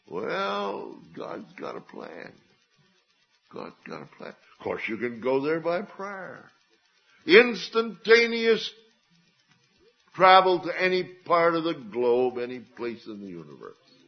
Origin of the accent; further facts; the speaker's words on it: Minnesota, United States; And I grew up in Minnesota, so it must be here.